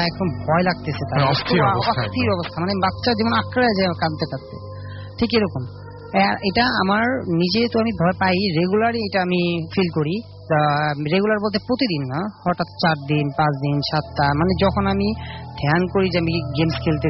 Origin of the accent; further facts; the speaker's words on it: Dhaka, Dhaka Division, Bangladesh; ওয়ারি থেকে এসে ওল্ড ঢাকা।